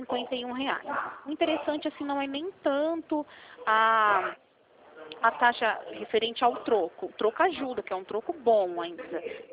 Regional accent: Rio Claro, São Paulo, Brazil; Sou de Rio Claro

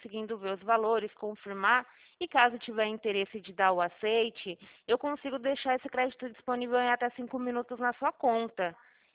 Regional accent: Araçatuba, São Paulo, Brazil; Araçatuba mesmo, aqui da General Glicério.

